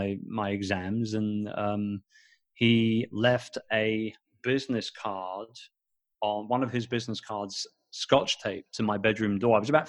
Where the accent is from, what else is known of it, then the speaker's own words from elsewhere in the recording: London, United Kingdom; my own city, my hometown of London.